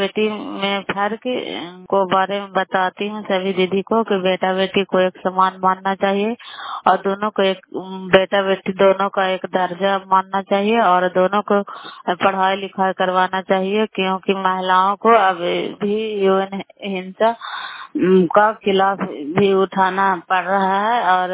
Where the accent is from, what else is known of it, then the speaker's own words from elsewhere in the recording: Bairiganj, Bihar, India; नालंदा जिला करौली ब्लॉक मकरौता पंचायत ग्राम बैरीगंज की निवासी हूँ।